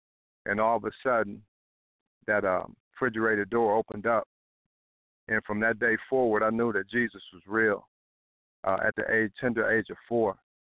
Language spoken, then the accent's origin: English; Columbus, Ohio, United States; And I just wanted to let you know I'm from Columbus, Ohio. And when I was 4 years old, the bullies in the neighborhood threw me in an abandoned refrigerator.